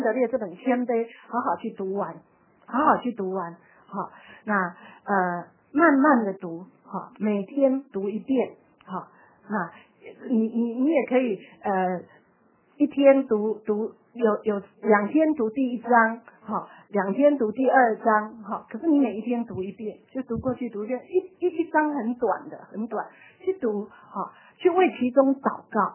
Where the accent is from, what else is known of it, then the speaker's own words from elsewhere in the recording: China; 不像我们中国人，特别是高等教育的孩子，越是高等教育的孩子，他们孩子就越骄傲，越不听话。